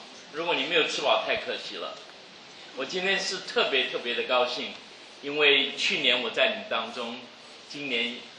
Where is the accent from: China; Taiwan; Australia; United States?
China; Kunming, Yunnan; born there; 我是在昆明出生的